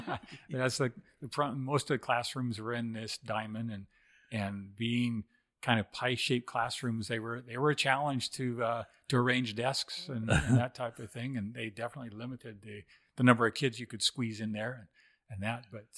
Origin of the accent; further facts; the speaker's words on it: Tacoma, Washington, United States; I grew up in Tacoma, actually across the bay from Tacoma, so up in Puget Sound area